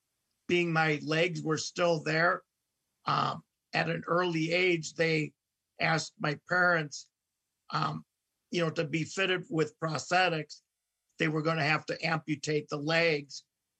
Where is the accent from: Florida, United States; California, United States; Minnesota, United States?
Minnesota, United States; In fact, growing up in the Twin Cities and going to school with disabled, you know, other disabled kids and doing a lot of wheelchair sports